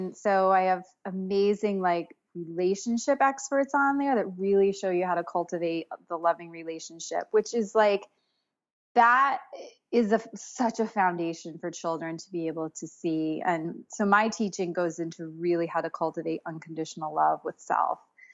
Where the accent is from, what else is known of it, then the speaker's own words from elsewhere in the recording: New England, United States; I'm from New England. I was like, brings me to Chatham.